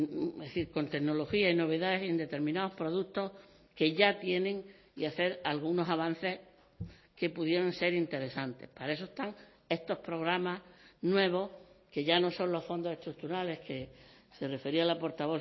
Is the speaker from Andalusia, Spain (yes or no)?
yes; Granada, Andalusia, Spain; yo soy de Granada, soy andaluza